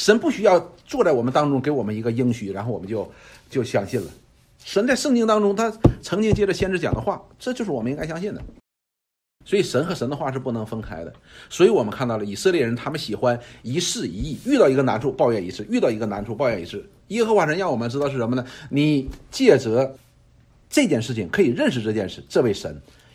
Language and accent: Chinese; China; 我们中国人喜欢给儿女包打天下的，这是错的。